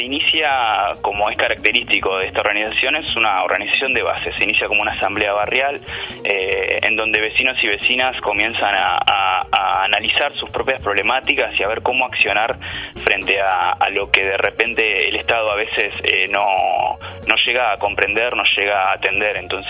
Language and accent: Spanish; Buenos Aires Province, Argentina; now in Montevideo, Uruguay; allá en Buenos Aires, yo soy bonaerense de la zona